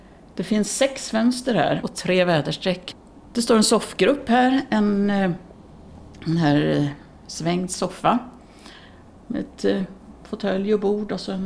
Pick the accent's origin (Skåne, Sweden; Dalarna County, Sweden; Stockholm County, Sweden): Dalarna County, Sweden; Hedemora; moved away as an adult; jag kommer ju från Dalarna. Så att det påminner mig om mitt ursprung, dalahästarna. Jag växte upp i Hedemora. Eller mina föräldrar var lantbrukare utanför Hedemora, men nej. Jag har bott Hedemora tills jag var runt 20.